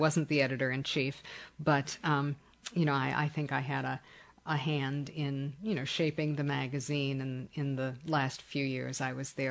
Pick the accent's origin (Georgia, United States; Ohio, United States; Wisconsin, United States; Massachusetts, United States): Ohio, United States; I grew up in a rural area about 30 miles east of Cleveland and went to college there and did graduate work at Kent State.